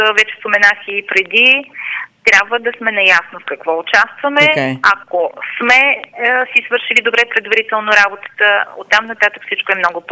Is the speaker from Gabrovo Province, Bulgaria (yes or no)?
yes; Gabrovo, Gabrovo Province, Bulgaria; Аз съм от Габрово. В моя град е роден един от най-големите индустриалци на България